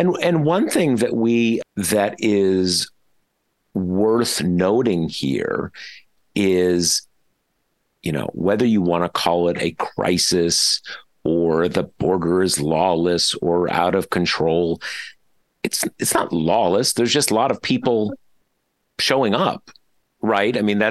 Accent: California, United States; I grew up in Southern California.

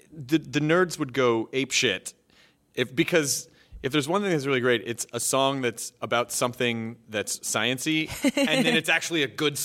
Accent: the South, United States; I had a comedy band, and we wrote a series of country songs because I'm from the South.

